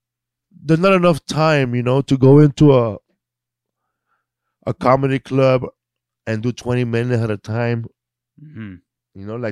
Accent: Boyle Heights, California, United States; because I'm from Boyle Heights, you know, and like, you know, where I'm from. There's a little type of flavor, you know, a little East LA, Boyle Heights flavor.

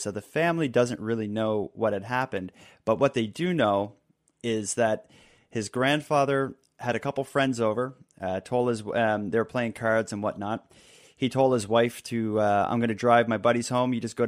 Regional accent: Halifax, Nova Scotia, Canada; he's from my hometown of Halifax

